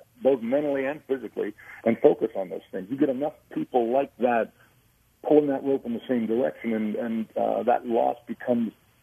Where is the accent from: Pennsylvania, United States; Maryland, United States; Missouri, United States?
Pennsylvania, United States; Pittsburgh; I mean, my hometown Steelers, you know, they blow the easy ones on the road.